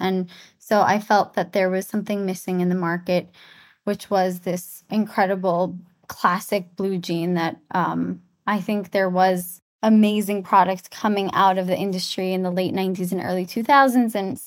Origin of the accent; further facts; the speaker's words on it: New York, United States; So as a New Yorker, my fingers were on the pulse of fashion.